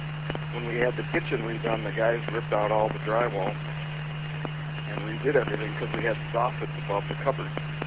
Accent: United States; Oh yeah, I grew up on Runyon Lake just south of Benton.

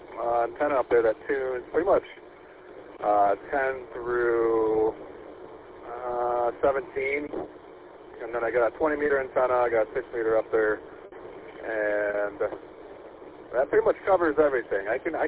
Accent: Grand Rapids, Michigan, United States; Negative, I'm from Grand Rapids, working over here this side of the state, over.

